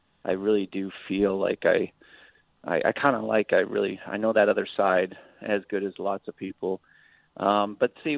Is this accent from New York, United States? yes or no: no; Montana, United States; And I mean, I'm from Montana, and everybody, I could drive down and get one myself